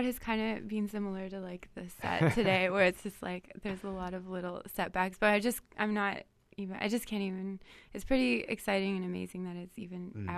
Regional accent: Siksika, Alberta, Canada; Yeah, it's my family, we're from Siksika, and so I'm from

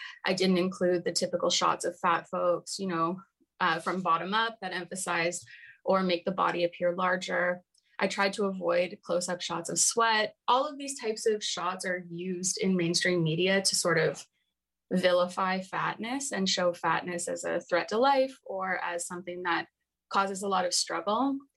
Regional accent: Toronto, Ontario, Canada; now in Vancouver, Canada; when I first moved to Vancouver, I'm from Toronto, and I moved out here

